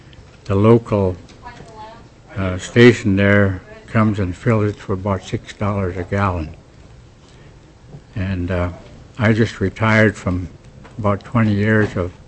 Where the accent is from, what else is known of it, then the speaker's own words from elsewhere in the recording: Dillingham, Alaska, United States; I'm from Dillingham, Bristol Bay area.